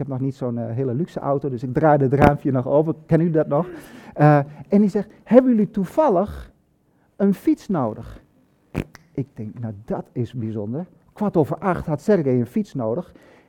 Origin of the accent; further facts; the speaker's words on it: Hengelo, Overijssel, Netherlands; Ik kom uit Hengelo. Ik ga naar dezelfde kerk als Bent-Jan. Ik praat niet zo als Bent-Jan